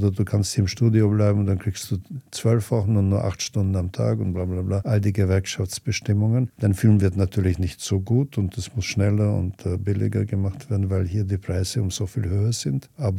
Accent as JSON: {"language": "German", "country": "United States", "lives_now": "Austria", "said": "Wir leben in einer Welt, also ich bin ja auch Amerikaner."}